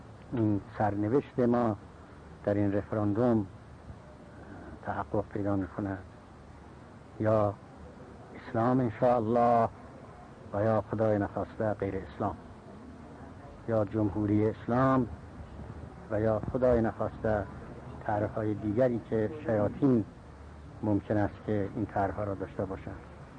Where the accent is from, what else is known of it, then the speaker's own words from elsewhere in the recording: Qom, Iran; من همیشه در فکر ایران و در فکر وطن خودم قم بودم و هستم و دعاگویم